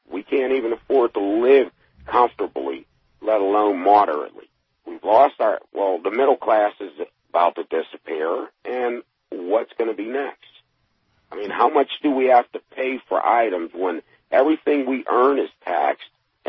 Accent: Pittsburgh, Pennsylvania, United States; Remember at one time, even when I grew up in Pittsburgh on the south side, I remembered how they used to dig up the streets to put the new pipes in.

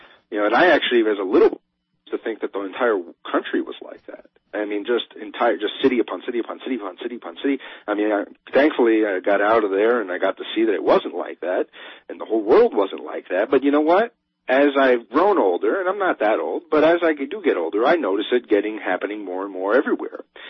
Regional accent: New York, United States; I mean, and I grew up on Long Island.

